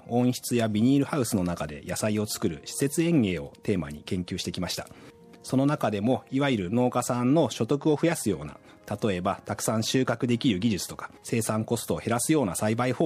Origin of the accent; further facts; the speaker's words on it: Kanazawa, Ishikawa, Japan; 出身は石川県の金沢ですね。雪国育ちなのでやっぱり冬は雪が降らないと冬って感じがしないんですよね。